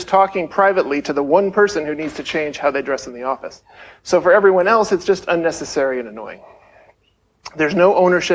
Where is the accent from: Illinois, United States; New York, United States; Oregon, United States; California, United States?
Oregon, United States; Portland; I'm American. I'm from Portland, Oregon. You may have heard of our trail.